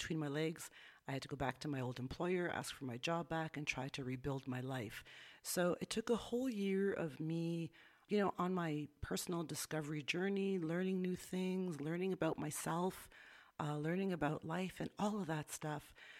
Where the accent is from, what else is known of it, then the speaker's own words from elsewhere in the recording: Canada; now in Guatemala; I am a Canadian expat currently living in Guatemala.